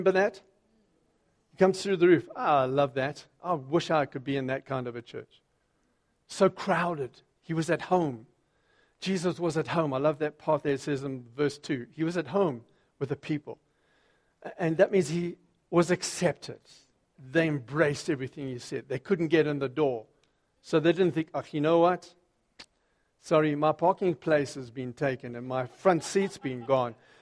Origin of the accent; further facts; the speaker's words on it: Zimbabwe; It's exactly so. I'm from Zim, a bit off there.